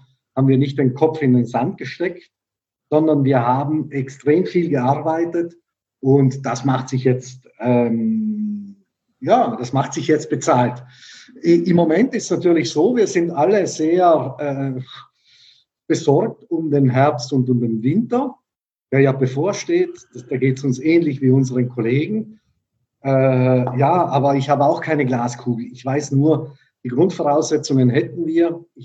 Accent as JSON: {"language": "German", "town": "Bolzano", "region": "Trentino-Alto Adige", "country": "Italy", "moved": "yes", "lives_now": "Germany"}